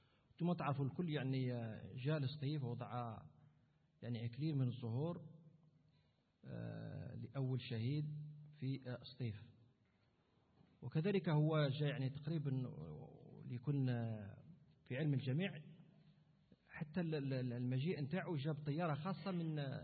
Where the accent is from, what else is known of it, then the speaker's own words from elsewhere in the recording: Algeria; إحنا رانا جزائريين وعايشين في الجزائر، أنا مواطن قبل ما أكون وزير